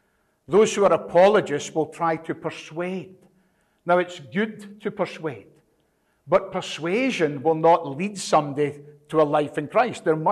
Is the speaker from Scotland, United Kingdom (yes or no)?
yes; Scotland, United Kingdom; I'm from Scotland. I live in Scotland, but I move out into the UK and Ireland.